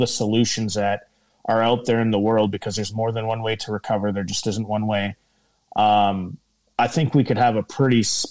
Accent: Kenora, Ontario, Canada; I had the opportunity to open a restaurant here in Kenora, Ontario, which is my hometown.

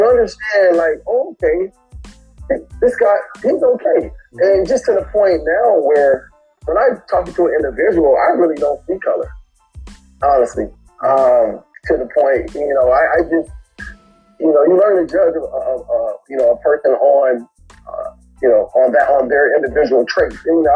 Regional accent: Compton, California, United States; Growing up in Compton, it's very similar. It's not that much different from Alexandria.

